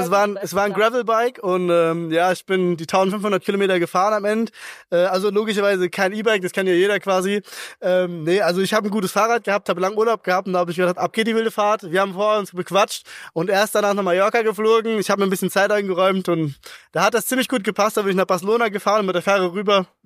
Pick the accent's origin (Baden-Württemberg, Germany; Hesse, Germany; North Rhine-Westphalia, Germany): Hesse, Germany; Wiesbaden; Ich komme aus Wiesbaden.